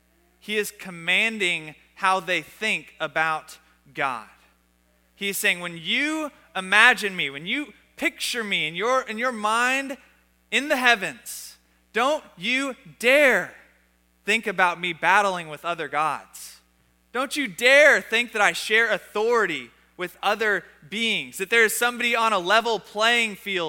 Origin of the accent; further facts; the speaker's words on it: Tyler, Texas, United States; I grew up in Tyler, Texas. I grew up in American Christianity.